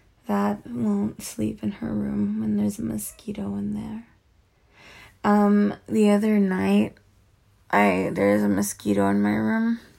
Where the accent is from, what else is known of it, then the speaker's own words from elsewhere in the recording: California, United States; I'm from California, and I grew up going to Dodger games, so I'm super excited about it.